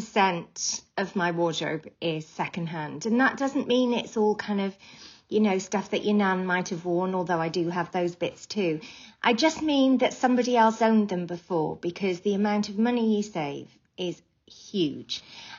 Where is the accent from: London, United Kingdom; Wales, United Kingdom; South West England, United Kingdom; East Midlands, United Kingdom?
Wales, United Kingdom; I'm from Wales.